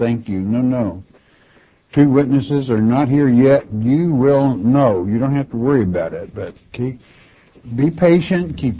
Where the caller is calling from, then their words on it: Oklahoma, United States; from Oklahoma.